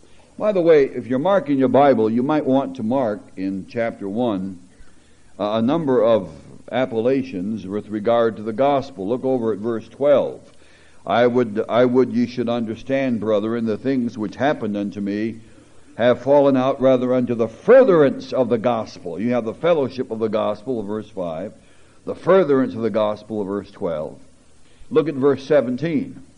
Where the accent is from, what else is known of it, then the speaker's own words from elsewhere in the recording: Kentucky, United States; I could say I am in Christ at Covington, and I am from Kentucky.